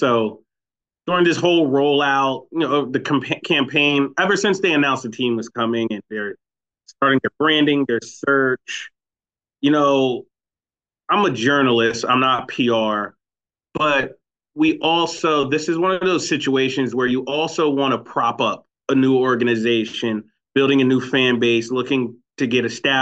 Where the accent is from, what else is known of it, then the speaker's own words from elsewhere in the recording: Philadelphia, Pennsylvania, United States; from Philadelphia. So New Yorkers are like our cousins.